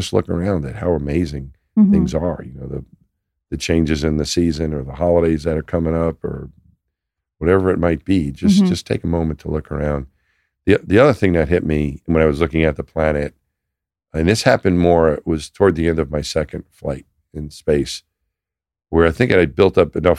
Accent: New York, United States; I thought of myself more as a New Yorker. You know, the region maybe. I'm from New York. That's where I'm from.

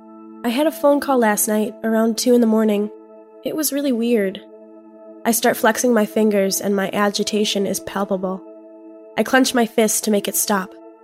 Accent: the South, United States; now in West Coast, United States; I'm from the South, and technology doesn't really get around there like it does here on the West Coast.

